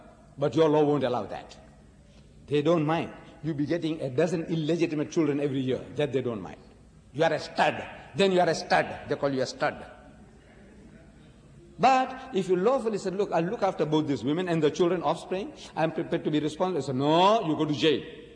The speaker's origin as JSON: {"language": "English", "country": "South Africa", "said": "See, we are in close contact with Britain because we are English-speaking people. It was South Africa was a colony of Britain. So we are in close contact."}